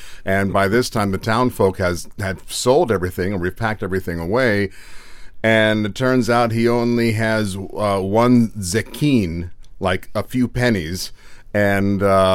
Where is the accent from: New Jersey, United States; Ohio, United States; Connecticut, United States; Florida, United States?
Ohio, United States; Hubbard; Yeah, I'm from Hubbard near Youngstown, Ohio, and I made my way over to Bowling Green in the late 90s to study with Andres Polimenos.